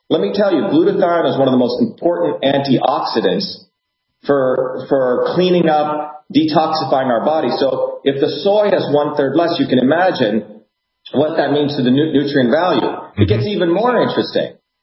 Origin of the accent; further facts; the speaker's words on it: India; when you go back to where I grew up in India, my grandmother was a traditional farmer, a healer.